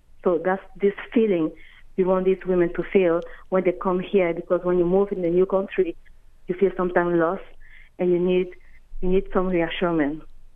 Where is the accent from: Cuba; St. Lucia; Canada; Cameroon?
Cameroon; moved away as an adult; also born or lived in France; now in Baltimore, United States; Yes, I am from Cameroon. I moved to Baltimore 5 years ago, but transitioning from France.